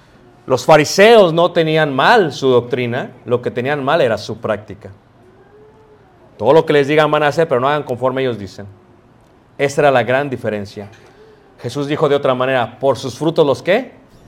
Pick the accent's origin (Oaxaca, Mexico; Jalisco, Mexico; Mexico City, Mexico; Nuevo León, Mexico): Mexico City, Mexico; Yo crecí en Ciudad de México.